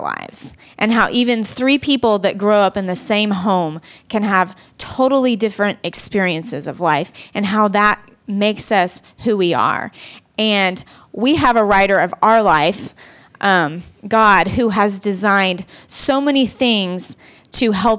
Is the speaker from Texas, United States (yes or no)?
yes; Corpus Christi, Texas, United States; I'm from Corpus Christi, Texas, and I'm the oldest of three.